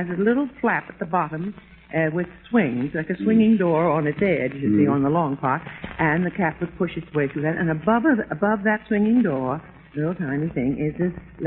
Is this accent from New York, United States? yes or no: yes; Brooklyn, New York, United States; Oh, I'm a native Brooklyner. I was born in Brooklyn.